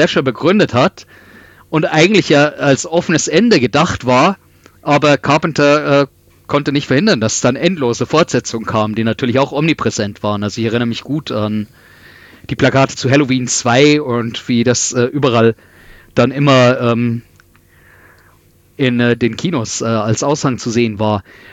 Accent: Regensburg, Bavaria, Germany; ich bin in Regensburg aufgewachsen und die Stadt hat eine relativ hohe Nebeldichte

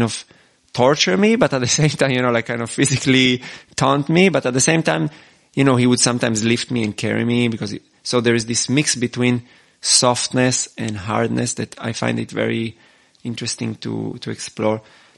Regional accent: Israel; I grew up in the Middle East, in Israel, where I would say the society was relatively on the machoistic side.

